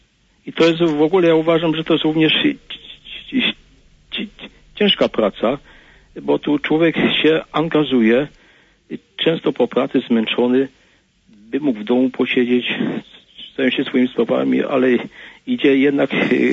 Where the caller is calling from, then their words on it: Bydgoszcz, Kuyavian-Pomeranian Voivodeship, Poland; z Bydgoszczy.